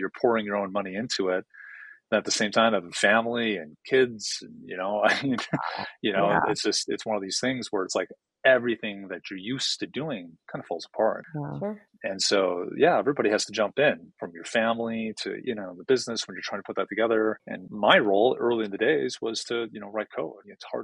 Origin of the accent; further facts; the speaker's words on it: Minneapolis, Minnesota, United States; also born or lived in St. Paul; to come back to my hometown, you know, Minneapolis and St. Paul